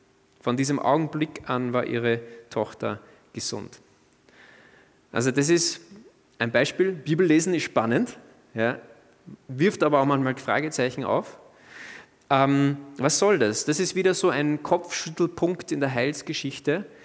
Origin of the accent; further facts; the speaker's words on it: Austria; Natürlich nicht so perfekt ausgesprochen wie ich als Österreicher